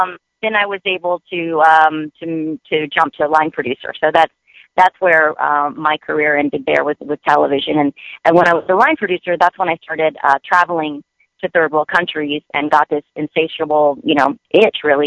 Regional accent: Louisiana, United States; moved away as an adult; I'm from Louisiana, but when I was 18, I came out to Pepperdine for college.

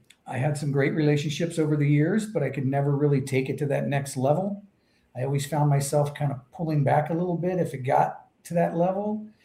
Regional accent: Florida, United States; Nelson was a cousin who grew up in Pennsylvania. I grew up in Florida.

